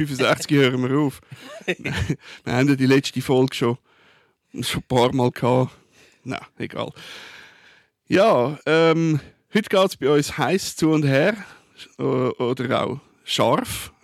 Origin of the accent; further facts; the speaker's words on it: Zurich, Switzerland; Aber als Zürcher kennt man die Kanzlei einfach. Und sonst ist man kein Zürcher, sonst ist man allenfalls ein Zugereister